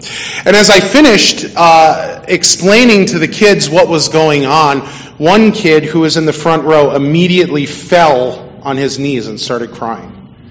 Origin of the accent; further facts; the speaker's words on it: New Jersey, United States; I grew up in New Jersey. Don't hold that against me.